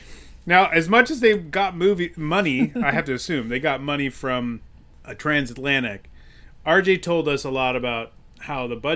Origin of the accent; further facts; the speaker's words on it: San Diego, California, United States; And, like, I know you and I grew up in San Diego